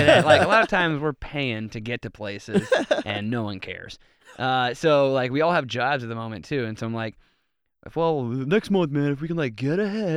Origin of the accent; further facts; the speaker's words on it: Virginia, United States; also born or lived in Washington, D.C.; We grew up in Virginia and D.C., and we lived here our entire lives mostly.